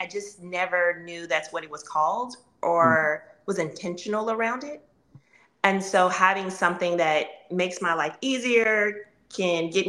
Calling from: Maryland, United States; I am currently in Maryland.

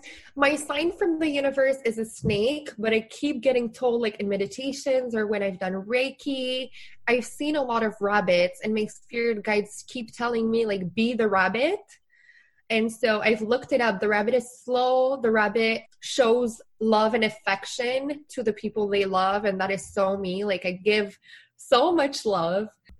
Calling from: Montreal, Quebec, Canada; Oh, I'm very near Montreal in Quebec, Canada.

